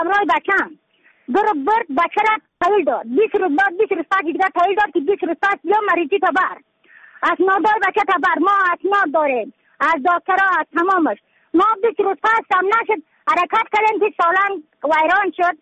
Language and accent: Persian; Badakhshan, Afghanistan; از بدخشان هستم، مرکز بدخشان،